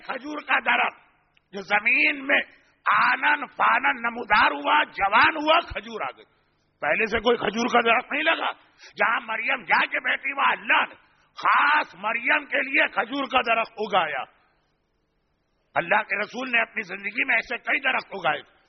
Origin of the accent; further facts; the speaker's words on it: Karachi, Sindh, Pakistan; میرا بچپنا کراچی کے ایک علاقے رضویہ سوسائٹی میں گزرا, اور وہیں پہ بہرحال جوانی بھی آئی.